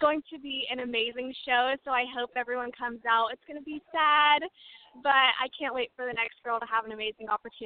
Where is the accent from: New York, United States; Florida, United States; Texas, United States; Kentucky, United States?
Kentucky, United States; Frankfort; I'm from Frankfort, Kentucky